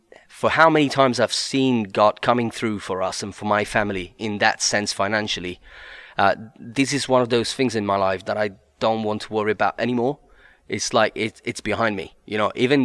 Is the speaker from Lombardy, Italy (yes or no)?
no; Sicily, Italy; English is a second language; Yes, I'm Italian. More specifically, I'm from Sicily, which is the island in the south of Italy. And that's where my strong accent comes from.